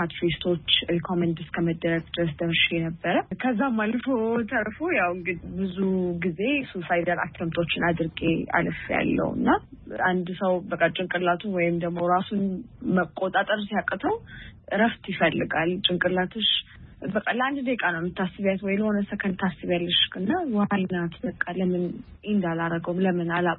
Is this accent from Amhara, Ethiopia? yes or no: no; Addis Ababa, Ethiopia; ያደኩት እዚህ አዲስ አበባ ነው።